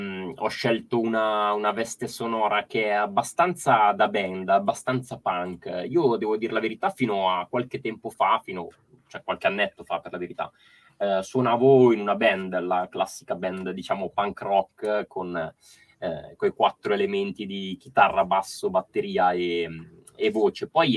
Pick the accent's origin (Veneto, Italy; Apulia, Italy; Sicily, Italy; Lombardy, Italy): Lombardy, Italy; Cassano Magnago; un luogo della mia città, del mio paese, che è Cassano Magnago, in provincia di Varese